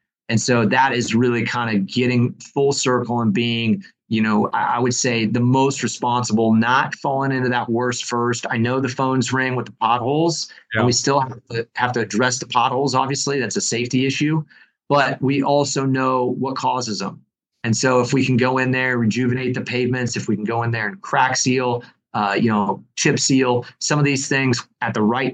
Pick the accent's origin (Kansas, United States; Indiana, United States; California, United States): Kansas, United States; I grew up in Kansas, and so we had, you know, winter weather.